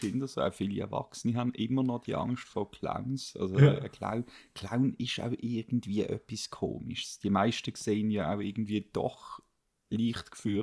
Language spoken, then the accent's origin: German; Switzerland; dort, wo ich aufgewachsen bin, wo du einfach immer hast können trinken. In der Schweiz kannst du aus den Brunnen trinken.